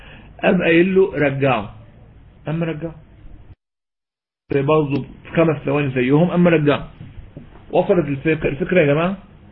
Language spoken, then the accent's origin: Arabic; Egypt; عندنا في مصر